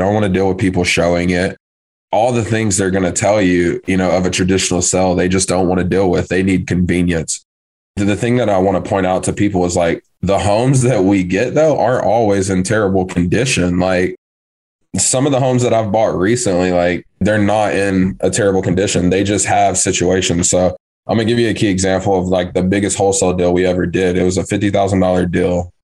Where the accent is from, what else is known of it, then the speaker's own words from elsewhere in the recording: Tennessee, United States; He was from Tennessee. I'm from Tennessee.